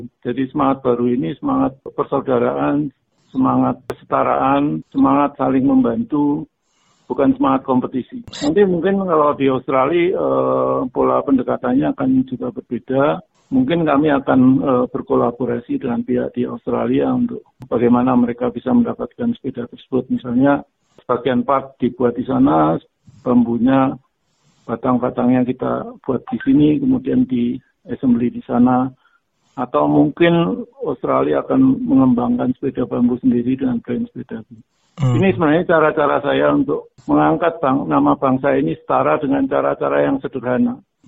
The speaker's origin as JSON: {"language": "Indonesian", "region": "Java", "country": "Indonesia", "said": "Karena memang nama tipe-tipe sepeda saya menggunakan bahasa Jawa karena kami berasal dari Jawa."}